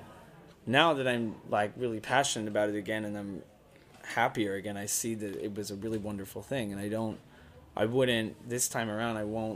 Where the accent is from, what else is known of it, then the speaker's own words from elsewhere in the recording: Texas, United States; I'm Texan.